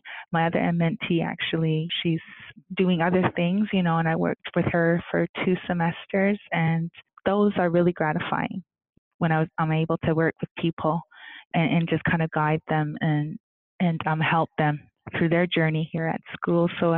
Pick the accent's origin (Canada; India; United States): Canada; Alberta; like I'm Blackfoot, I come from the Blood Tribe Nation, and that is one of our ways to cleanse.